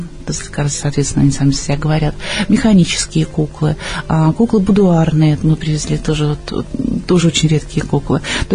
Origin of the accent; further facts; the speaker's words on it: Moscow, Russia; Я из Москвы и возглавляю музей уникальных кукол.